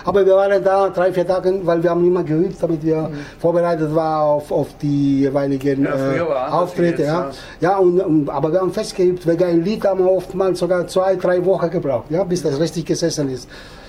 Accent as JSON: {"language": "German", "town": "Scordia", "region": "Sicily", "country": "Italy", "second_language": "German", "moved": "yes", "lives_now": "Germany", "said": "Sizilien, von Sizilien. Scordia in Catania, das ist Scordia in Sizilien."}